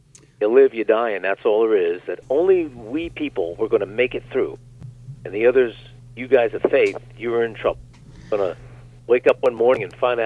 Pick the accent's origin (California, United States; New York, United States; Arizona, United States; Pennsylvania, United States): Pennsylvania, United States; Reading; assistant to the mayor of my hometown, Reading, Pennsylvania, a middle, mid-sized city.